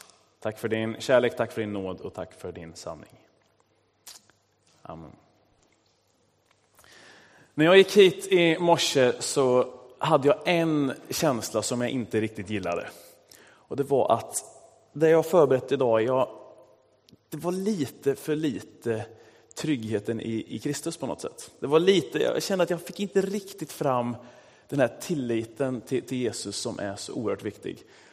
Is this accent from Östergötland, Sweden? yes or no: yes; Östergötland, Sweden; accent: Östergötland dialect; eller att min östgötska liksom smiter igenom